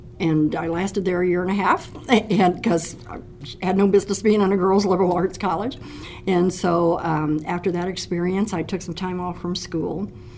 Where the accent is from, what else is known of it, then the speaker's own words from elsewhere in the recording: Illinois, United States; also born or lived in Oklahoma / Atlanta; Spent a couple of years in Oklahoma, several years in Atlanta, because my dad was in med school and all that. And then we moved up to Southern Illinois and spent several years up there.